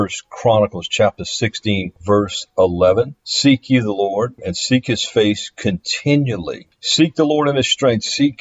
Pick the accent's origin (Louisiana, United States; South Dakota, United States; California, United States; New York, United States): Louisiana, United States; two particular quarterbacks happen to come from or play in my home state, Louisiana.